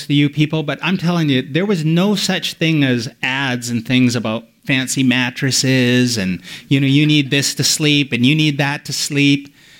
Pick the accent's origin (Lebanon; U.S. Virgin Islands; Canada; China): Canada; also born or lived in United States; I'm Canadian, but we lived a number of years in the U.S.